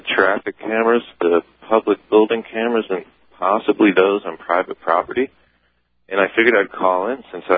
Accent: Miami, Florida, United States; born there; I think I did. I was born in Miami, uh-huh.

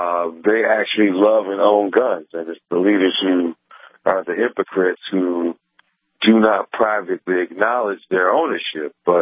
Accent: Detroit, Michigan, United States; Born and raised in Detroit, and I advertise my business in Detroit

